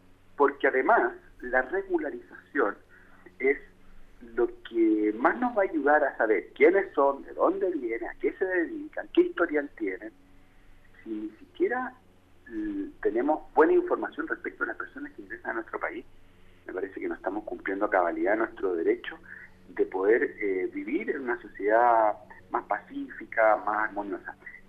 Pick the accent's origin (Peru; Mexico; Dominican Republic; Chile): Chile; para que nosotros como chilenos podamos ver que no todo tiene que ver con restricción, mayor control y securitización.